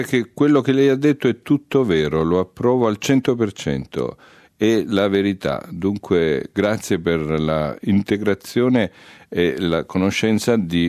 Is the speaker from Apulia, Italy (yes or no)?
yes; Apulia, Italy; Io sono pugliese, salentino